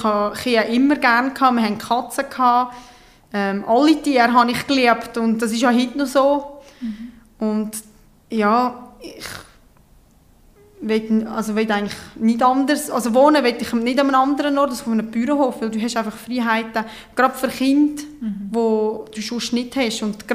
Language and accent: German; Bristen, Uri, Switzerland; Also ich bin in Pristen im Kanton Uri aufgewachsen, auf dem Hof, wo ich jetzt noch wohne.